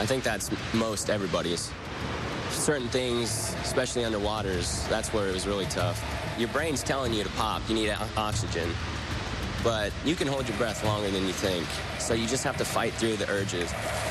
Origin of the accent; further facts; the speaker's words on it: California, United States; Growing up in California, I was close to the beach, so I have a lot of experience, you know, swimming around, being comfortable in the water.